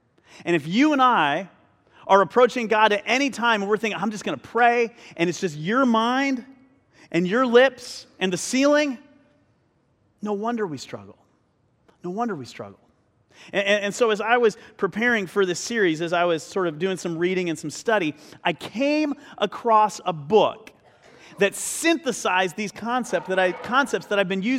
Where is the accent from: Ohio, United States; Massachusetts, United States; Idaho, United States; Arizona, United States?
Arizona, United States; Phoenix; also born or lived in Chicago; when I was in college, I was from Phoenix, Arizona, went to school in Chicago